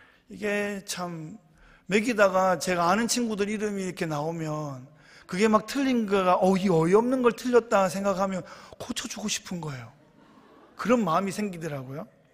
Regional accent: Daegu, South Korea; 저는 어렸을 때 대구 이제 달동네에 살다가 아버지께서 이제 시골 목회로 들어가시면서 대구에서 한 시간 정도 떨어진 깡시골로 들어갔습니다.

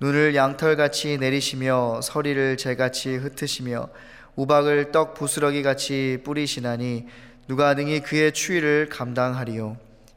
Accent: New York, United States; 저는 초등학교 때 미국으로 부모님과 이민을 와서 쭉 뉴욕에서 자라면서 초중고를 졸업하고 또 대학교도 직장도 신학교도 모두 동부에서 다니며 살아왔습니다.

